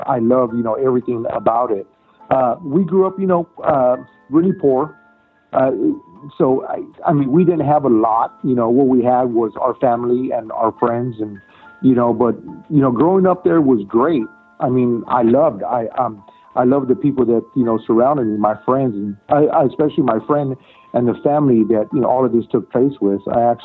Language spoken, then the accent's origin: English; United States; born there; I'm Mexican American. So basically, I wasn't born in Mexico. I was born in the United States for my mother and father.